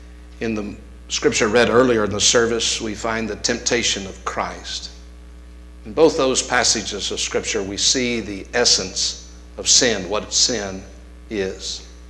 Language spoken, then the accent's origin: English; Texas, United States; born there; And Brother Stone Street, I was born in Texas.